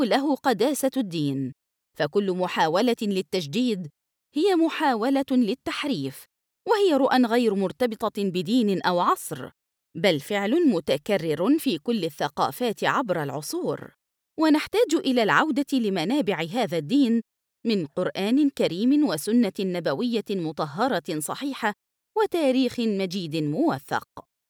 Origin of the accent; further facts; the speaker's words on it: Jeddah, Makkah Province, Saudi Arabia; والمحبة لوطني ومدينتي جدة